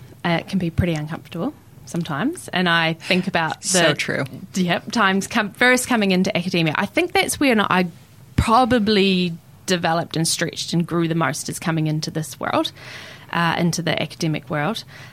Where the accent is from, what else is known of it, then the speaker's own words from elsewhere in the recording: Gore, Southland, New Zealand; now in Dunedin, New Zealand; And I grew up in Goa, or Maruawai, under the beautiful mauka of Hokonui and the awa of Matauda. And I've been living here in Otipoti since I came to study.